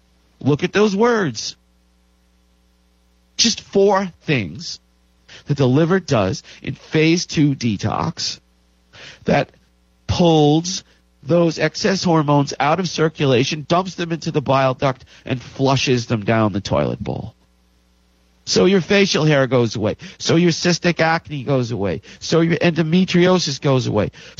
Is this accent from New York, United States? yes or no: yes; New York, United States; now in Los Angeles, United States; I'm from New York. In New York, you eat pizza.